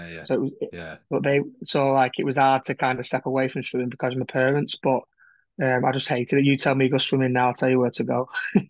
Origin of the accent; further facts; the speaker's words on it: Newton, North West England, United Kingdom; Newton. I'm from Newton. An only child, just me, mum, and my dad. Newton was home until I moved out at 19.